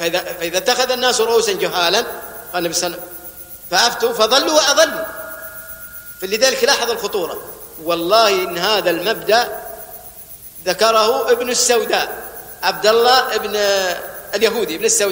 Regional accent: Saudi Arabia; نستغرب في بلادنا السعوديه كيف يقومون بالتفجير الذي سمعتموه وشاهدتموه

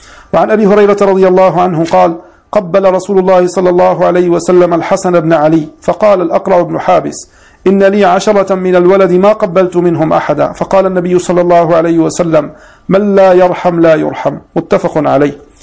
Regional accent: Homs, Homs Governorate, Syria; أنا من حمص.

